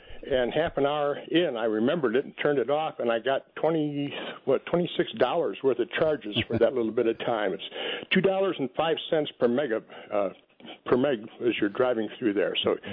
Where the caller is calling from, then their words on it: Columbia, Tennessee, United States; Hey, I'm calling from Columbia, Tennessee